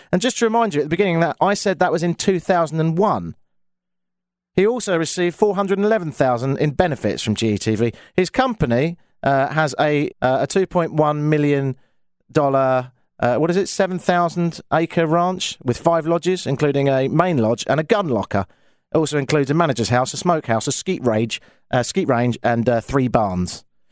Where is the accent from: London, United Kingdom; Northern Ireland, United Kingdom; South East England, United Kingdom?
South East England, United Kingdom; Brighton; I'm from Brighton in the south of England, which has a higher gay population than any other town per capita in the whole of Europe.